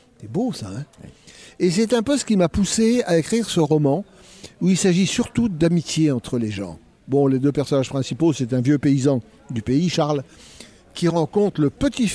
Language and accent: French; Cambrai, Hauts-de-France, France; Je suis natif de Cambrai. Le seul pays dont je peux être natif, c'est le pays des bêtises.